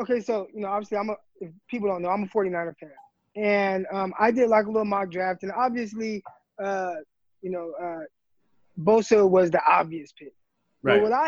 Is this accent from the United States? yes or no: yes; Stockton, California, United States; And I know Trumaine. I've trained Trumaine. We're both from Stockton, so I don't want to talk to you, but, you know, that's the homie.